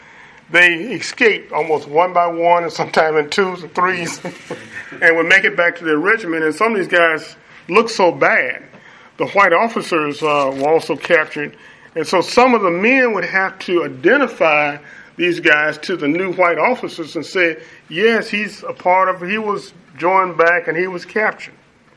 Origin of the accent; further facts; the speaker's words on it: Arkansas, United States; And I say that because I'm from Arkansas.